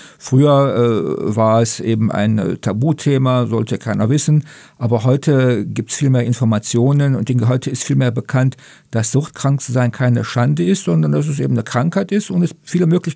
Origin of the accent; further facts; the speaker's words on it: Radevormwald, North Rhine-Westphalia, Germany; Ich komme aus Rade vom Wald, also gar nicht weit weg von hier